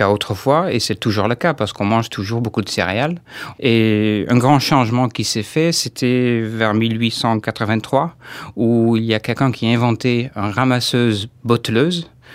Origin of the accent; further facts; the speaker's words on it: Netherlands; now in France; je viens des Pays-Bas et ça fait 15 ans que j'habite en Charente.